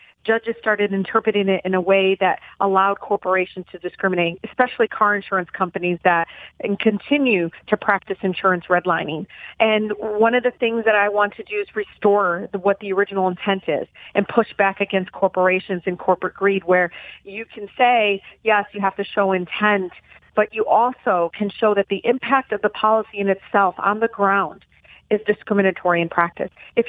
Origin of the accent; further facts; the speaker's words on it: United States; I'm an American, and so much of who I am represents the fact that we are a unique country.